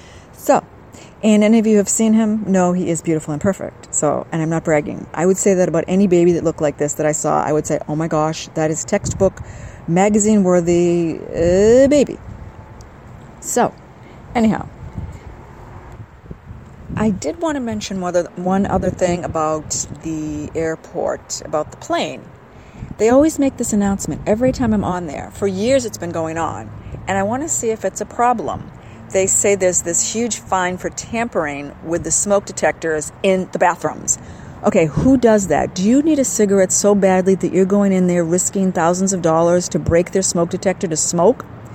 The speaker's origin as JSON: {"language": "English", "region": "the South", "country": "United States", "accent": "Southern drawl", "said": "I guess my southern drawl is not all I thought it was."}